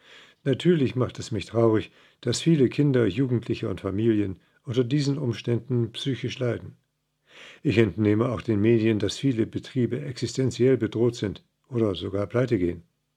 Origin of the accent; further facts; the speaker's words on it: Iran; now in Germany; benutze ich einige mythologische Schätze aus dem Osten bzw. aus meiner alten Heimat Iran.